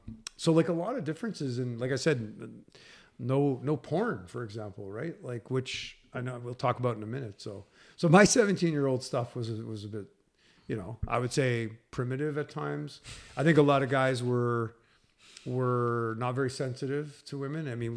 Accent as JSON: {"language": "English", "town": "Winnipeg", "region": "Manitoba", "country": "Canada", "tie": "born or raised there", "said": "I grew up in Winnipeg, which was a hockey city."}